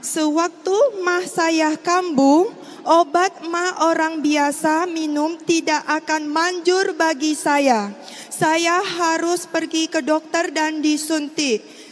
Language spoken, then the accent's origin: Indonesian; Riau, Indonesia; Saya berasal dari Indonesia Riau.